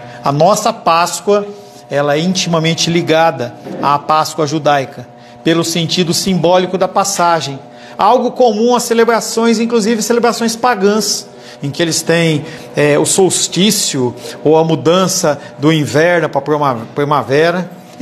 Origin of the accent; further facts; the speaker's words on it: Brazil; Nós somos brasileiros e nós temos a nossa palavra em português.